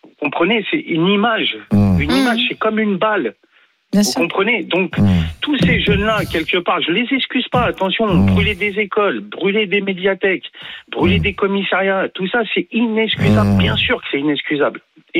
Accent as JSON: {"language": "French", "town": "La Courneuve", "region": "Île-de-France", "country": "France", "tie": "born or raised there", "said": "moi j'ai grandi à La Courneuve"}